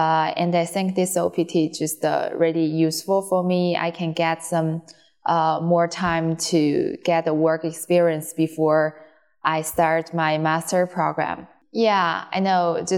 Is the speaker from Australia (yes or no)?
no; China; English is a second language; now in United States; I'm a senior student in Kent State, and my major is hospitality management. I'm from China.